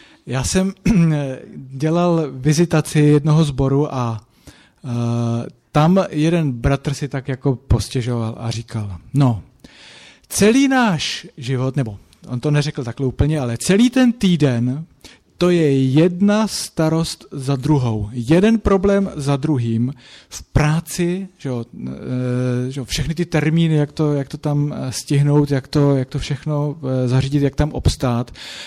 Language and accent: Czech; Hradec Králové Region, Czechia; protože jsem vyrůstal na vesnici v Orlických horách.